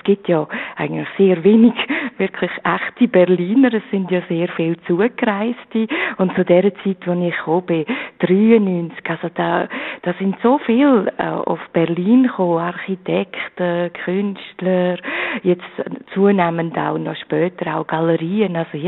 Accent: Switzerland; also mir ist als Schweizer herzlich willkommen in dieser Stadt.

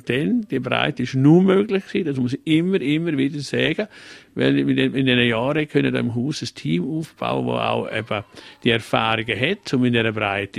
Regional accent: Graubünden, Switzerland; Als Bündner hat man auch mal ein bisschen das Gefühl, man werde ja vom Unterland ein bisschen bevormundet.

